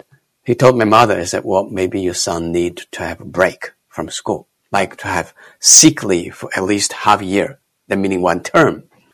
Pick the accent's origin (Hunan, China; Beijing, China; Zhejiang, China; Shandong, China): Hunan, China; I was born in China, in Hunan. Maybe people don't know where Hunan is, but if you know Chairman Mao, you know, Chairman Mao, he's my country fellow. Actually, his hometown is about 20 minutes away from my home.